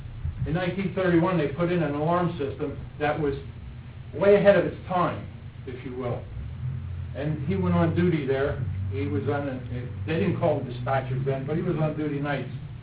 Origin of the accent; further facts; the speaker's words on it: Washington, United States; great-grandfather, my grandfather, my father, and myself all have the distinct privilege of being born and raised in Washington.